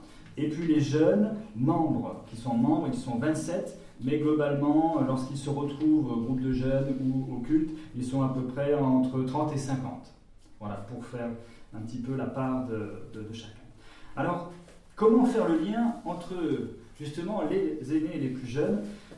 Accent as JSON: {"language": "French", "region": "Auvergne-Rhône-Alpes", "country": "France", "lives_now": "Alsace, France", "said": "tout en haut, au nord de cette belle Alsace, que j'y suis depuis quelques années maintenant, puisque je viens d'Auvergne. Je suis arrivé en 97."}